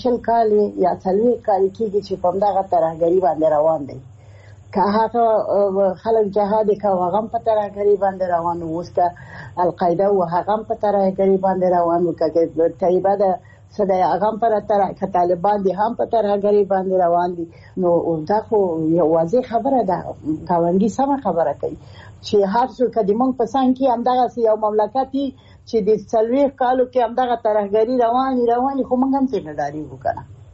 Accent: Afghanistan; چې په ما باندې ظلم دی چې زه د افغانستان یم، افغانۍ یم

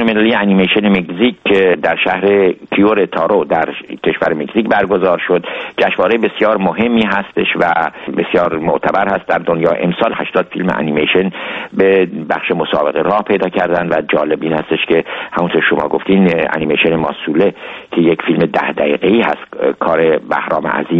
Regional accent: Shiraz, Fars, Iran; now in Germany; این سرمای آلمان هم گزنده است با ما، با ما ایرانی‌ها، به خصوص که من از شیراز اومدم، از فضای گرم

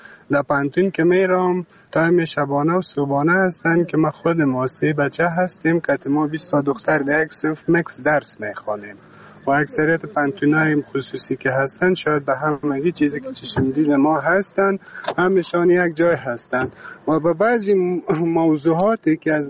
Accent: Afghanistan; ما شما افغان هستیم، مسلمان هستیم

